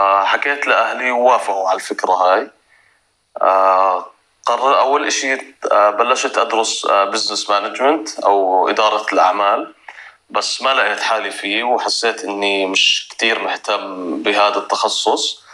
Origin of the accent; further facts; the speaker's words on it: Jordan; now in Czech Republic; لأني أنا مواطن أردني فلازم أعمل فيزا أو إقامة في التشيك